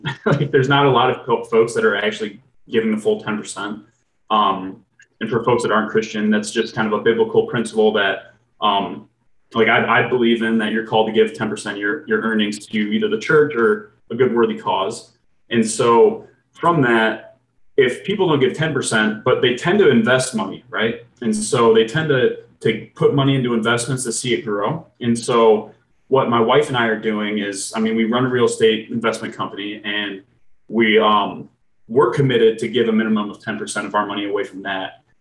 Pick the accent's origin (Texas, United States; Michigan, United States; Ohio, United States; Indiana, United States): Michigan, United States; Plymouth; Originally, I'm from Plymouth, Michigan, which is a little suburb right outside Detroit.